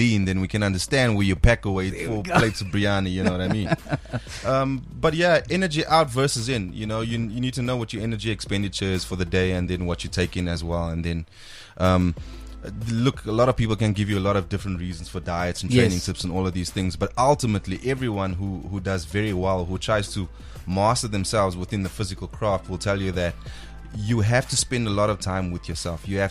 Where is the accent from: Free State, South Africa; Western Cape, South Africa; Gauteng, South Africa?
Western Cape, South Africa; Paarl; I grew up in Paarl in the Western Cape.